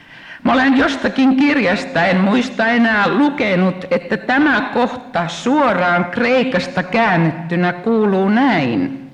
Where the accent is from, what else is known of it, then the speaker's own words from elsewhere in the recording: Kuopio, North Savo, Finland; Minä olen nimittäin Kuopiosta lähtöisin